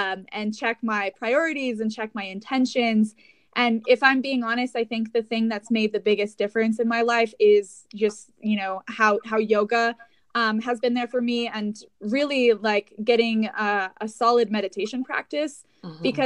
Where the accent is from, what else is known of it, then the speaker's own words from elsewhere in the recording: Aspen, Colorado, United States; I grew up in Aspen, Colorado.